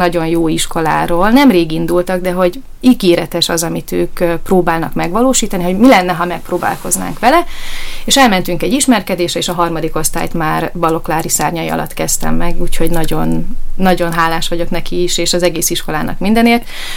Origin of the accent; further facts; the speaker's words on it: Miskolc, Borsod-Abaúj-Zemplén, Hungary; Én egy nagyon jó miskolci iskolába jártam, és egy idős tanítónénim volt.